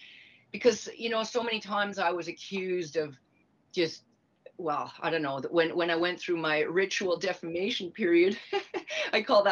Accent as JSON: {"language": "English", "country": "Canada", "tie": "born or raised there", "said": "That's where my parents came from. They immigrated to Canada in the early 1950s. I was born in Canada, born and raised in Canada, but we still had strong connections to the motherland, or the fatherland, Vaterland."}